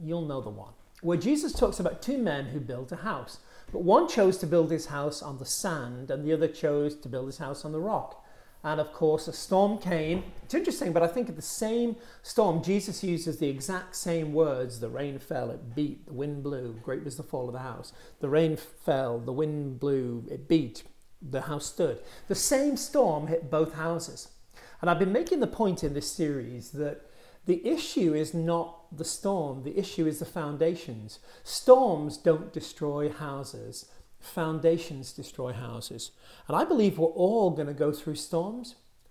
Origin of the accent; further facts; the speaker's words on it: United Kingdom; now in United States; I'm a Brit living in America on a mission here.